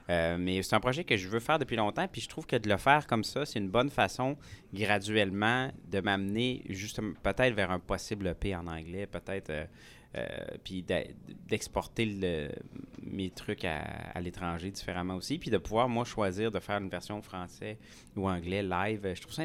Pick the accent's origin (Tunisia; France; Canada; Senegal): Canada; Quebec; accent: Québécois; côté québécois, tu sais, je suis sûr qu'il y aurait une différence. Ça apporterait une différence avec mon accent, parce que c'est clair que je vais avoir un accent aussi en anglais.